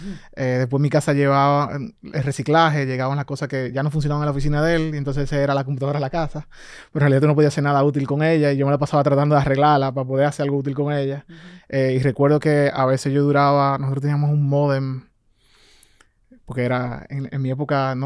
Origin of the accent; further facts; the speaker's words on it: Santo Domingo, Distrito Nacional, Dominican Republic; born there; Yo nací en Santo Domingo. Soy dominicano.